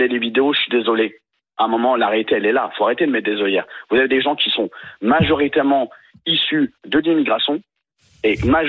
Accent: Trappes, Île-de-France, France; Maintenant, moi, j'ai grandi à Trappes.

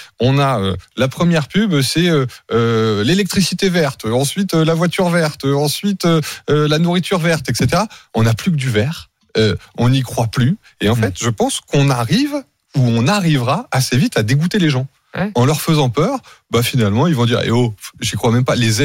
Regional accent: France; Non, moi je suis français.

